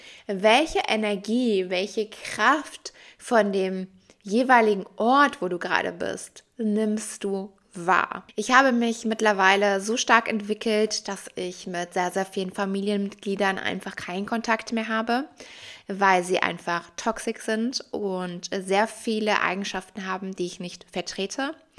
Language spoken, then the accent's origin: German; Athens, Attica, Greece; moved away; ich würde niemals nach Athen ziehen, obwohl ich dort einen großen Teil meiner Kindheit verbracht habe